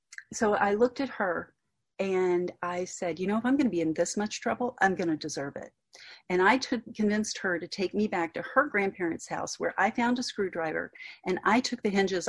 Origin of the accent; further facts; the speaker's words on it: Corpus Christi, Texas, United States; born there; I was born in Corpus Christi, Texas.